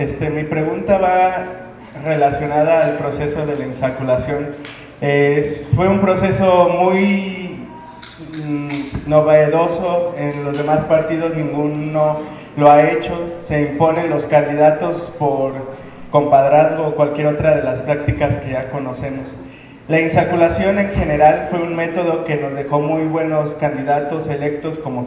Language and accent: Spanish; Celaya, Guanajuato, Mexico; al menos en Celaya, de donde vengo